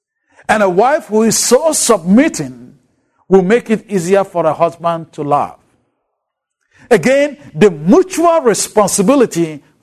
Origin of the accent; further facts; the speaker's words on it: Ghana; now in United States; I grew up in Ghana, where actually buying flowers for women was not part of the culture that I was growing up with.